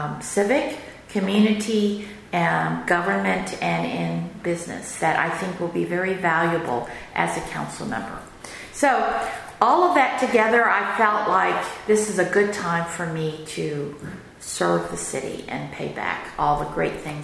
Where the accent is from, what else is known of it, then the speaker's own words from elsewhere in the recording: Houston, Texas, United States; Charles, I'm running because I was born and raised in Houston. I've seen it change and I've seen it grow tremendously.